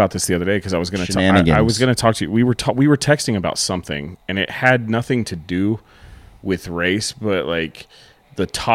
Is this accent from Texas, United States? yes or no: yes; Amarillo, Texas, United States; Growing up in the North Side Amarillo, until I met you, one of our other friends, Pierce, my friend Amos, I didn't have any white friends at all growing up.